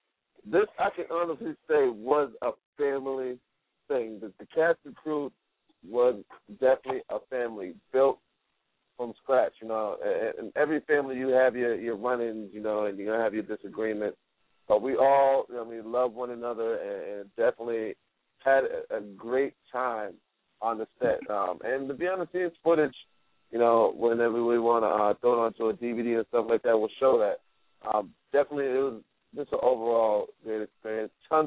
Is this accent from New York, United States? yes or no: no; Lynn, Massachusetts, United States; everyone in my hometown of Lynn, Massachusetts.